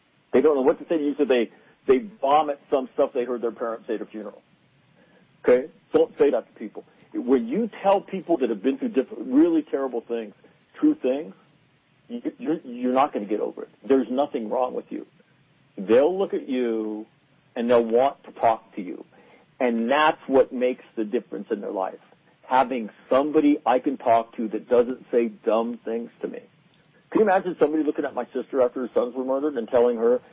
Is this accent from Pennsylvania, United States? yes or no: no; Sacramento, California, United States; We grew up in Sacramento. You know, my family and generations of my family there.